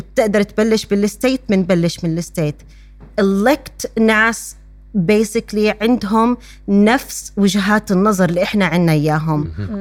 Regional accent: Palestine; إحنا بحاجة إنه نعتذر لهم ونقولهم إنه إحنا كفلسطينية مهجر لازم نعمل أكتر

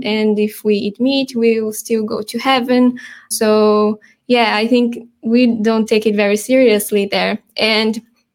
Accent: Brazil; English is a second language; moved away as an adult; now in Australia; So I'm originally from Brazil. I came to Australia in March 2019, and I came as a volunteer for the North and South Wales Conference. I was working for the church in Brazil previously.

